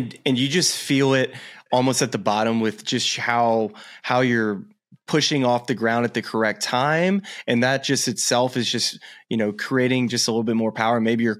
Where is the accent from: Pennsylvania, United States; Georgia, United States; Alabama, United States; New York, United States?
Alabama, United States; And I'm from Alabama, so we don't got no ice rinks around here, Maverick.